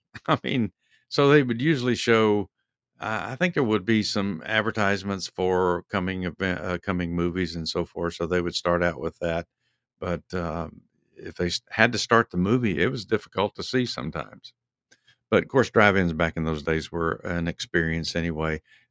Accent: Texas, United States; growing up in Texas in the summertime and even in the springtime, you'd have a lot of thunderstorms come through.

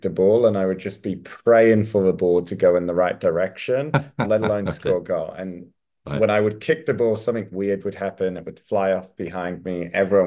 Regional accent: Perth, Western Australia, Australia; in Australia, I grew up in Perth, the most isolated city on the planet.

